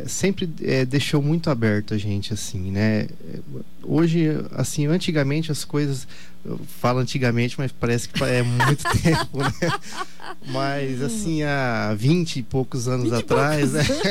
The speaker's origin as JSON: {"language": "Portuguese", "town": "Dourados", "region": "Mato Grosso do Sul", "country": "Brazil", "tie": "born or raised there", "said": "Sou douradense. Sou douradense, nasci aqui em Dourados, eu e meus irmãos também, né?"}